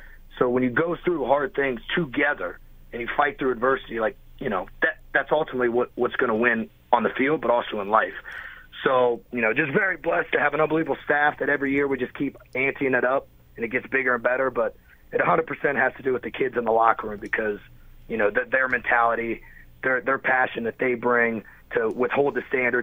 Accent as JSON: {"language": "English", "town": "Columbus", "region": "Ohio", "country": "United States", "said": "I was from Columbus, Ohio. My wife's family's from Columbus, Ohio."}